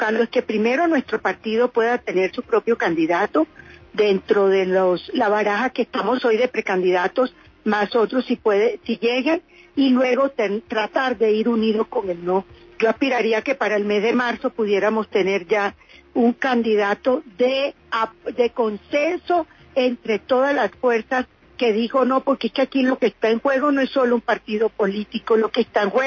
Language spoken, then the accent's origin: Spanish; Barranquilla, Atlántico, Colombia; Cali, Barranquilla, mi ciudad natal